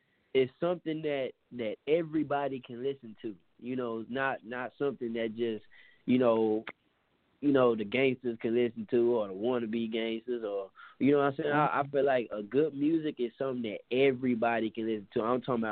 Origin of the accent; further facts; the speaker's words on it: Austin, Texas, United States; I'm originally from Austin, Texas. I was born and raised in Austin, Texas.